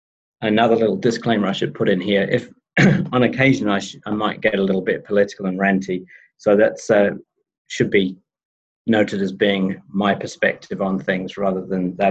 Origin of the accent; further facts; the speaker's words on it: Auckland, New Zealand; I come from Auckland, or Tāmaki Makaurau.